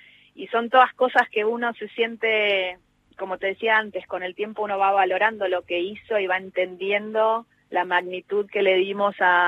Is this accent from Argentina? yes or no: yes; Argentina; now in Netherlands